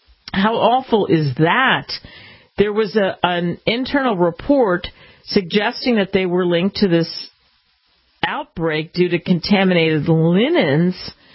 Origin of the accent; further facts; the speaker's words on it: Pennsylvania, United States; I grew up outside of Philly, Action News, and they would talk about mold.